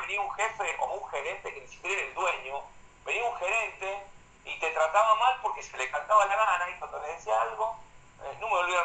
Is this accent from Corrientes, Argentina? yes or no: no; Rawson, San Juan, Argentina; born there; sigo teniendo el mismo domicilio, más allá de que he vivido en diferentes lugares. Volver hace un tiempo a Rawson